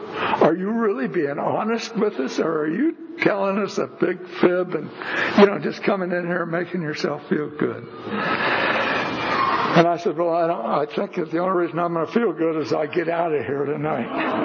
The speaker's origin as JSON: {"language": "English", "region": "California", "country": "United States", "said": "If you haven't figured it out by now, I'm not from here. I'm from Imperial Valley, which is way down south."}